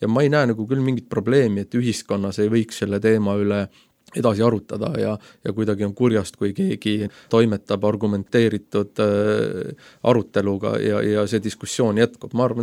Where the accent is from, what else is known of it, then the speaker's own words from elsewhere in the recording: Southeast Estonia, Estonia; ma olen pärit Kagu-Eestist.